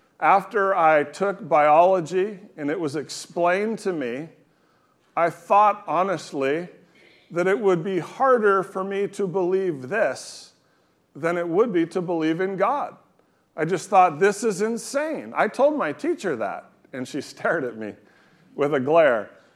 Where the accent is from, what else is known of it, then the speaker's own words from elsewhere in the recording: United States; I'm an American, I'm a Christian.